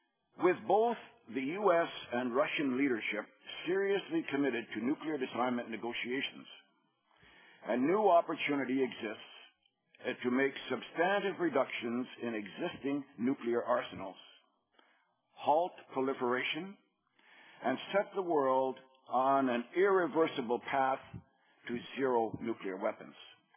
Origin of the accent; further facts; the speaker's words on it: Canada; also born or lived in United States; I speak as a Canadian, which almost by definition means a friend of the United States.